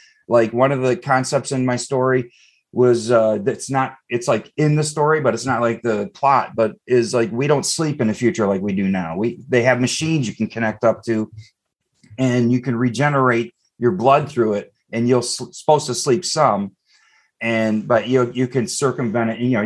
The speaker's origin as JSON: {"language": "English", "town": "Eastpointe", "region": "Michigan", "country": "United States", "tie": "born or raised there", "said": "I grew up in East Detroit. My grandfather was a Detroit firefighter for 26 years, lieutenant."}